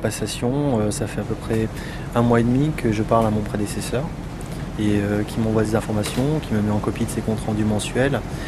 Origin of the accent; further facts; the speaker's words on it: Grenoble, Auvergne-Rhône-Alpes, France; now in Toulouse, France; je suis grenoblois à l'origine. Hein. Et puis là, je travaille chez Airbus à Toulouse, dans l'aéronautique.